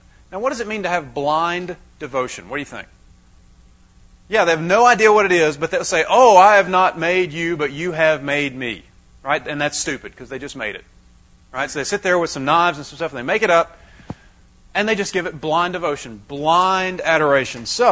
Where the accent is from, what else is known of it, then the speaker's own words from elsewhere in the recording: South Carolina, United States; I'm originally from the South. Okay? This is not the South. I'm from South Carolina. Right? South, South.